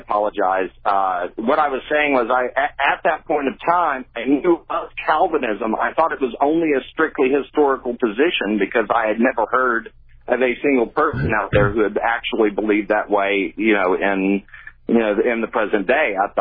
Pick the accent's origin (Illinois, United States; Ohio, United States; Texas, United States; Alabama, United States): Texas, United States; The high school I was just my hometown high school in Texas